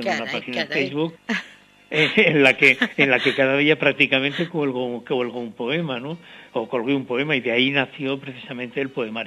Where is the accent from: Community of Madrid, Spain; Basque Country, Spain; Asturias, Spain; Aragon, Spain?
Aragon, Spain; Si no pensara en Aragón y en mi tierra y en mi gente, escribiría en castellano, escribiría en francés o en cualquier otra lengua, ¿no?